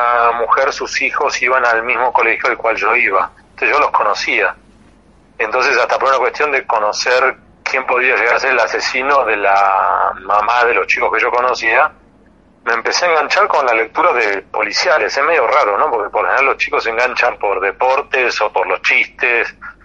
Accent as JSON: {"language": "Spanish", "town": "La Plata", "region": "Buenos Aires Province", "country": "Argentina", "tie": "born or raised there", "said": "Sí, yo soy oriundo de La Plata"}